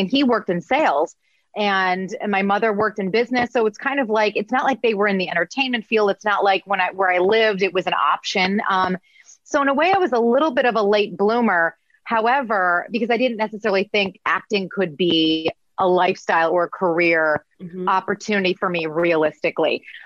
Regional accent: Midwest, United States; accent: Midwest; it's like I had to get rid of my Midwest accent

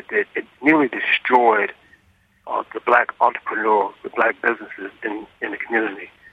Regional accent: Newark, New Jersey, United States; the Home Depots that are springing up in the place like where I grew up in Newark, New Jersey.

